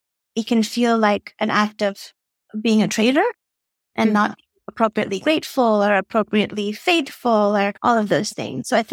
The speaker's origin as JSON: {"language": "English", "town": "Boston", "region": "Massachusetts", "country": "United States", "tie": "born or raised there", "also_born_or_lived": "India", "said": "And I'm also the daughter of immigrants, so moved from India when I was a baby, and I grew up on the East Coast, actually, in Boston."}